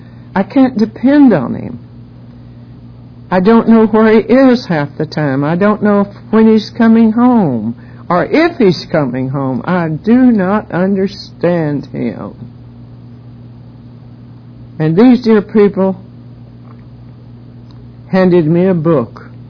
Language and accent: English; North Carolina, United States; accent: hillbilly; I'm a Texan by marriage, but I'm a hillbilly. I grew up in the hills of North Carolina, and hillbillies don't like to be obliged.